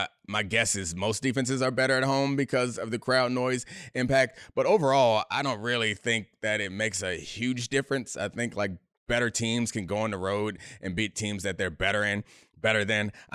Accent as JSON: {"language": "English", "country": "United States", "said": "Like, I want you to know I'm American."}